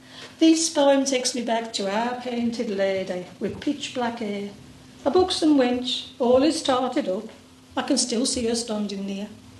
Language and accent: English; Cradley Heath, West Midlands, United Kingdom; born there; I'm a poet and a songwriter, and I was born in Cradley Heath.